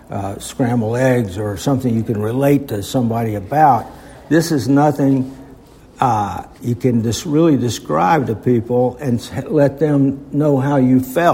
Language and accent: English; Ellijay, Georgia, United States; born there; I'm 81 years old now, but I was born in Ellijay, Georgia in 1942. And it was a beautiful little town in those days, great place to live.